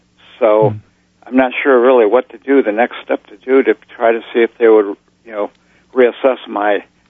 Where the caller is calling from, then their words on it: Waterford Township, Michigan, United States; I'm calling from Waterford Township.